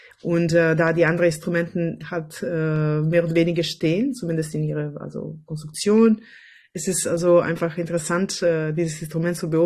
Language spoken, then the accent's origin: German; Smederevska Palanka, Podunavlje District, Serbia; German is a second language; in meine kleine Stadt, wo ich geboren war, also in Smederevska Palanka, das ist eine kleine Stadt, 100 Kilometer von Belgrad in Serbien